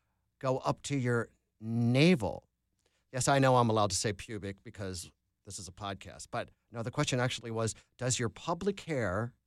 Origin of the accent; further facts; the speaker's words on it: San Antonio, Texas, United States; So this is great because I grew up in San Antonio